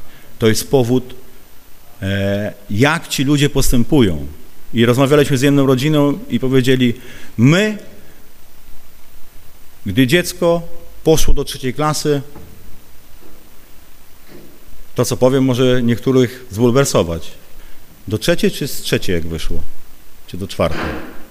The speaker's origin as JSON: {"language": "Polish", "region": "eastern Poland", "country": "Poland", "said": "Ja jestem ze wschodu Polski"}